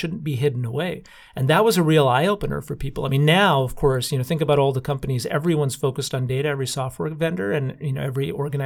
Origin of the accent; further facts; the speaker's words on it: Canada; moved away as an adult; now in United States; But you know, coming out from Boston, and I grew up in Canada, to beautiful California